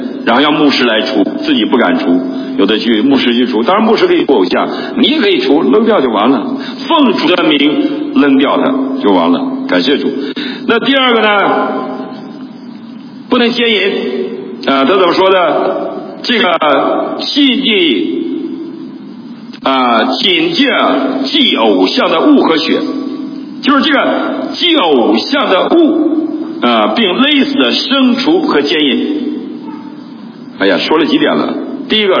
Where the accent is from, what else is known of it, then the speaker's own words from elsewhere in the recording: Northeast China, China; 所以像我们东北人，